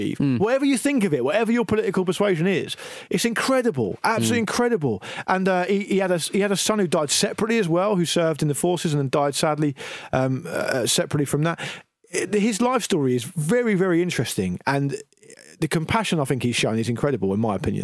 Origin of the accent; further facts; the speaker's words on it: United Kingdom; because that's not our place as British people.